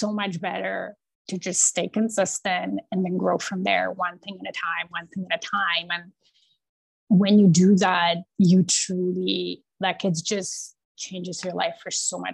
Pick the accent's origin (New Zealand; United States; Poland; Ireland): Poland; I was born and raised in Poland. Probably I'm the last generation that sort of remembers a bit of communist regime. I was 11 when it collapsed